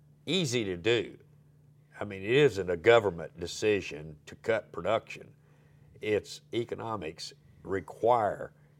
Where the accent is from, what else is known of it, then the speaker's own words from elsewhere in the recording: Oklahoma, United States; born there; And, you know, I was born in Oklahoma.